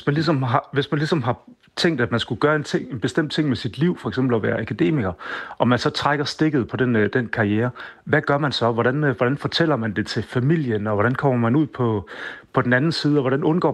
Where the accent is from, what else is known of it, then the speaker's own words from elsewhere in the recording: Sabro, Central Denmark Region, Denmark; jeg er vokset op i Sabro i Østjylland, og overhovedet ikke blandt akademikere